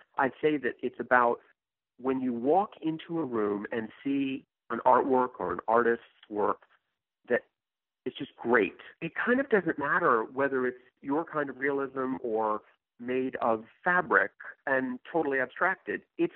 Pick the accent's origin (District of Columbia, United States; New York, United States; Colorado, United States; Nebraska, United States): District of Columbia, United States; Washington; I grew up in Washington, D.C., and my mother was very active in the Smithsonian as an employee.